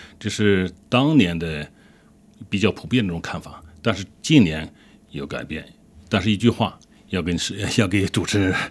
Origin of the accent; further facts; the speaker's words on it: China; 对我们中国人来说，对华人来说